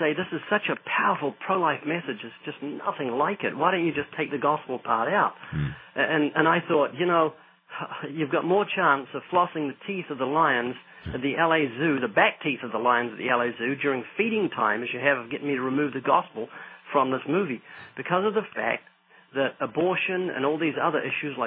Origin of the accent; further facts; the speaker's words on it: New Zealand; no, that's not right, because I'm from New Zealand, and you're pointing down.